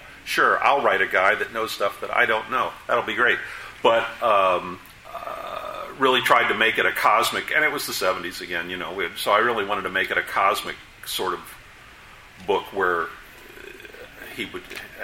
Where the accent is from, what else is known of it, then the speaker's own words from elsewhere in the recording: Indiana, United States; My family, I'm from Indiana, which is south of Chicago.